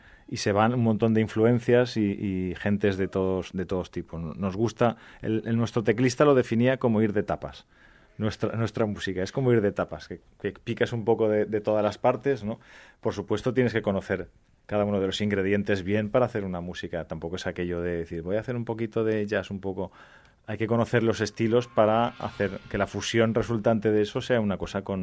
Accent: Valencian Community, Spain; first language Valencian; yo soy valenciano parlante

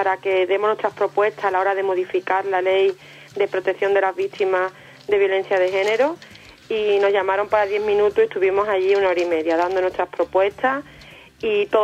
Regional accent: Seville, Andalusia, Spain; soy una mujer sevillana, madre de cuatro hijos

